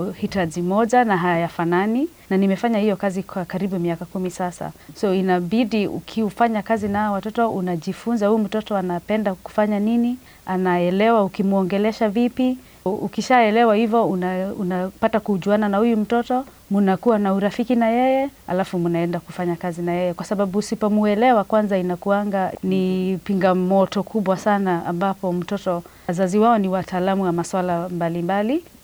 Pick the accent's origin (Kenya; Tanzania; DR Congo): Kenya; Na mimi nikiwa mdogo Kenya, shule zenye nilisomea